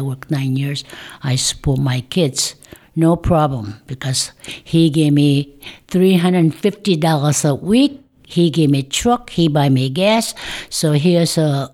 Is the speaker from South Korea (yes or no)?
yes; South Korea; English is a second language; And by the way, I'm Korean. I come from Korea.